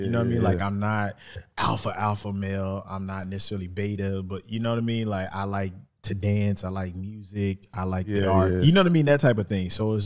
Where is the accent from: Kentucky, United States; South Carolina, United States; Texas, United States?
Texas, United States; Lancaster; I'm originally from Lancaster, Texas. I'm the oldest of three children. I'm a country boy.